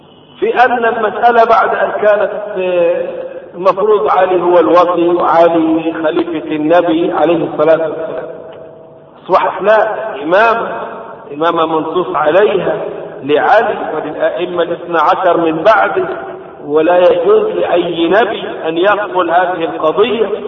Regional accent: Egypt

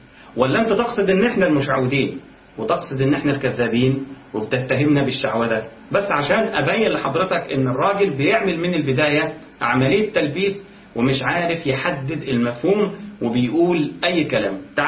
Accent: Egypt

